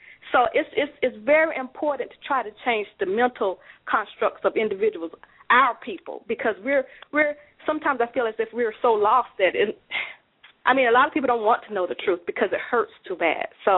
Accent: Columbia, South Carolina, United States; Yes, I am. I am from Columbia.

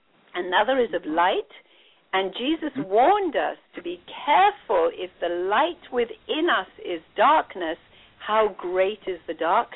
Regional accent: India; I was born and raised in India. I am fifth generation British-born in India, when, of course, India was a colony of the British, and my great-great-grandfather went out there.

